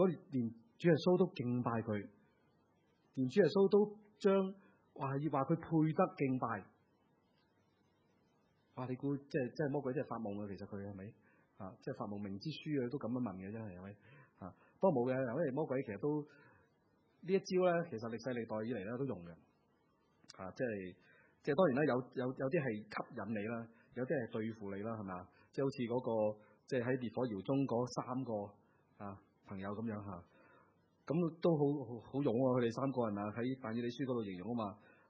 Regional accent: Hong Kong; 你知我哋香港人就非常之聪明嘅

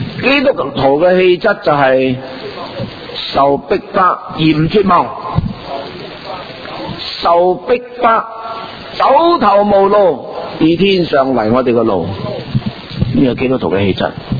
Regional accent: Guangdong, China; 所以我们广东人叫盐叫做什么

